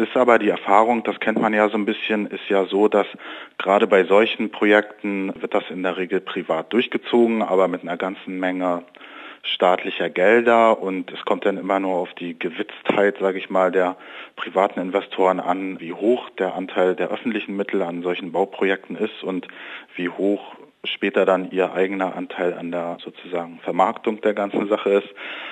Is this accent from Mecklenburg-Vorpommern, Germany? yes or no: yes; Rostock, Mecklenburg-Vorpommern, Germany; Also ich komme zum Beispiel aus Rostock